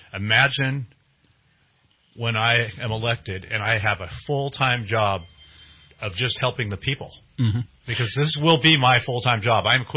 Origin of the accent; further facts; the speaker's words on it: California, United States; I've grown up here in Shasta County all my life. Went to Anderson High School.